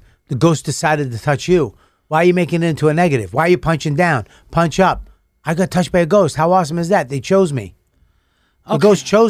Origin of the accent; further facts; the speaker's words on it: Bath, South West England, United Kingdom; Dude, I'm from Bath, the Roman city.